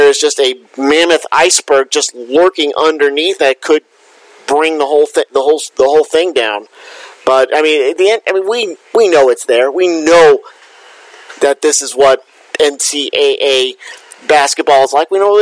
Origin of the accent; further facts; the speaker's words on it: Boston, Massachusetts, United States; Well, again, I'm from Boston, so of course I'd like to see the Celtics make another run at it